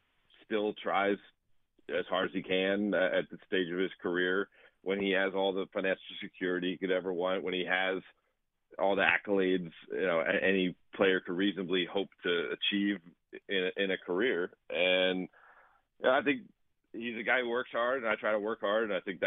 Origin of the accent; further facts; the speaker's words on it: Pennsylvania, United States; I grew up in the Philly suburbs.